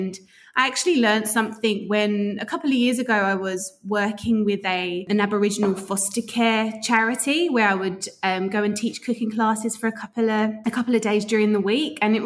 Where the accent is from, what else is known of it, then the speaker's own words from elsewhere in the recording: London, United Kingdom; moved away as an adult; now in Sydney, Australia; I'm originally from London, born and bred. Both of my parents are from Cyprus. They migrated after the war. I moved over to Australia coming up to 6 years.